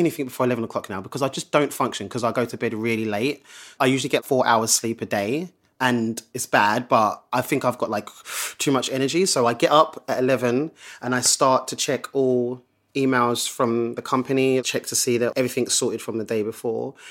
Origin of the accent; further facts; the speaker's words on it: London, United Kingdom; accent: London; I'm really London. Like, my accent is really, really like fast.